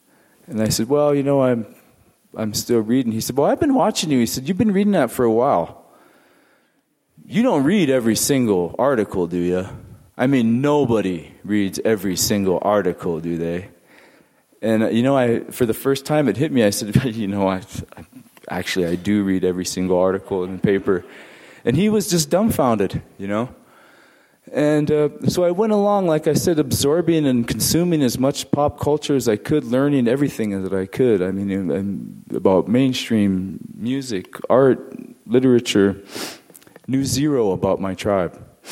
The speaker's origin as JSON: {"language": "English", "town": "Crow Agency", "region": "Montana", "country": "United States", "tie": "born or raised there", "said": "And I'm from Crow Agency, Montana. Grew up there in the 1970s and 80s when we had three TV stations."}